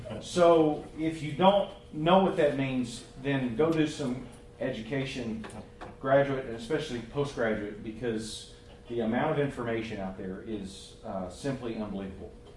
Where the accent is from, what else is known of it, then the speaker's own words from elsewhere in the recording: Tennessee, United States; now in Dallas, United States; I am from Dallas, Texas. At least that's where I preach. I'm actually from Tennessee.